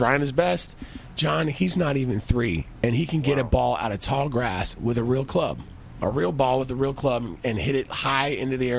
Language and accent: English; Portland, United States; I grew up in Portland. We all loved basketball.